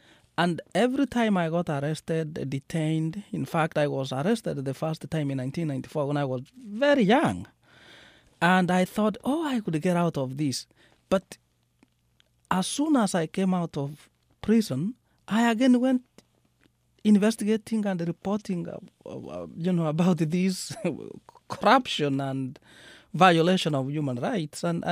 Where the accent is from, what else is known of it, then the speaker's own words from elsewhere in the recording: Kisii, Kisii County, Kenya; I come from Kisii in western Kenya. Kisii is spelled as K-I-S-I-I.